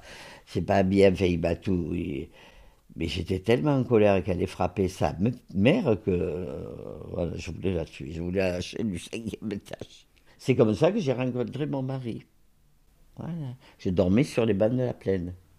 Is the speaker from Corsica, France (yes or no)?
yes; Corsica, France; Oui, parce que quand on est corse, à 7 ans, mon père, il m'emmenait à la campagne, il m'apprenait à tirer.